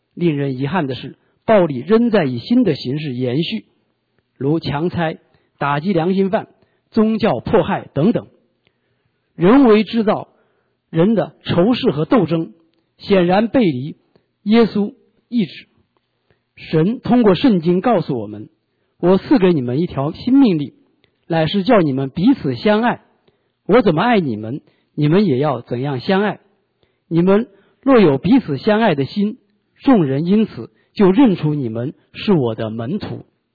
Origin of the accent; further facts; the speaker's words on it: China; 洗礼一词我并不陌生，我来自中国，成长在一个特殊年代